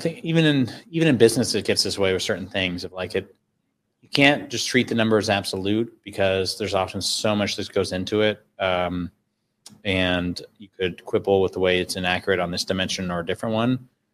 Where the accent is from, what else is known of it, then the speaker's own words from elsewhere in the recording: Anchorage, Alaska, United States; born there; I was born in Anchorage, Alaska.